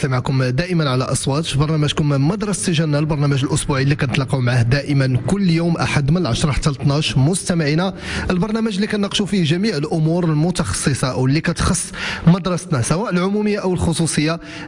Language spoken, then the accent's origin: Arabic; Morocco; حنا كمغاربة